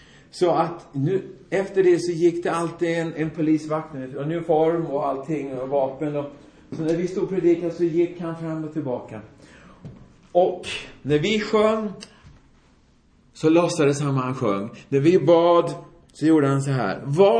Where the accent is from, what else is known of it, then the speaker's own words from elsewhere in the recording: Sweden; Ja, i Sverige fick jag aldrig lära mig. Jag är svensk, sa jag.